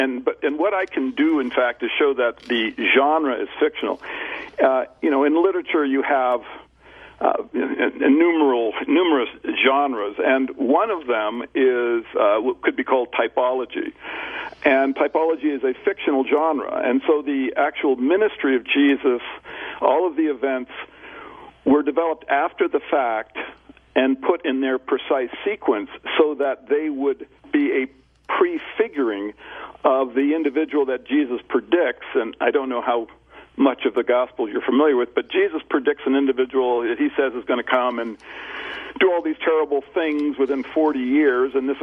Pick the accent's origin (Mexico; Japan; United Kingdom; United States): Japan; I grew up in Japan and went to a Jesuit military academy